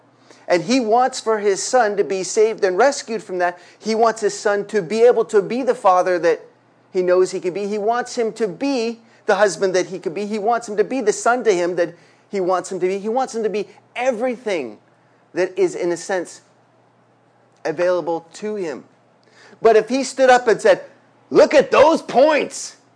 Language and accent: English; Canada; I'm Canadian, by the way.